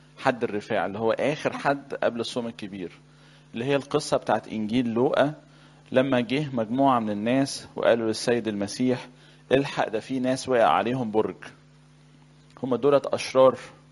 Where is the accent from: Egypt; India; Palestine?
Egypt; Upper Egypt; أنا راجل صعيدي يعني،